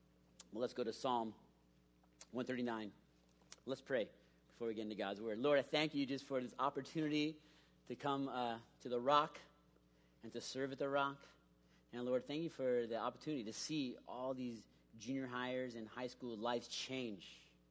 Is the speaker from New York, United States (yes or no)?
no; Kailua, Hawaii, United States; now in San Diego, United States; I'm originally from Kailua, Oahu. That's my hometown, born and raised there. Came out here maybe 10 years ago. Live in San Diego.